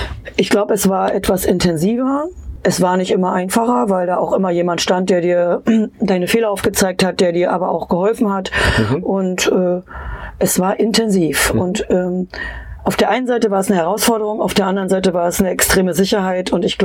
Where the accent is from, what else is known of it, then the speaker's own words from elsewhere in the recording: Prerow, Mecklenburg-Vorpommern, Germany; Nee, ich bin auf dem Darß aufgewachsen, auf dem wunderschönen Darß in Prerow.